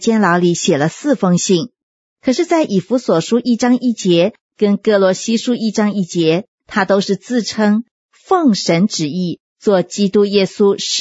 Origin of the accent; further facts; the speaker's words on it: China; 这跟我们中国人讲礼数的风俗啊，是很接近的。